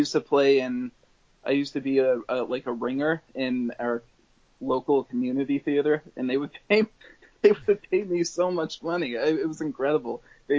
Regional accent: New York, United States; I grew up near Westchester, so I still had my network of people from high school and all that.

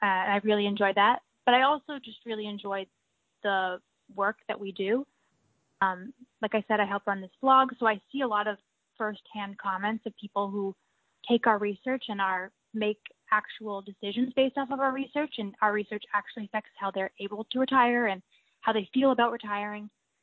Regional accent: Acton, Massachusetts, United States; Yeah, I'm from Acton. It's kind of near Concord, Massachusetts.

